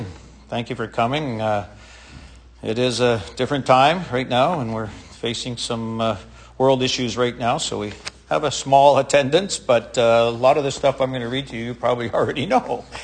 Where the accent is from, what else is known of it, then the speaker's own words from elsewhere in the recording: Coquitlam, British Columbia, Canada; Mom and Dad raised us four kids, and we grew up happily in Coquitlam in a house that Mom and Dad had built.